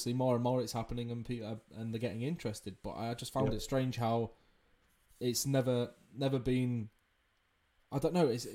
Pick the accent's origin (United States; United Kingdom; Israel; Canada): United Kingdom; England; if you can't tell by the accent, I'm from the UK, I'm English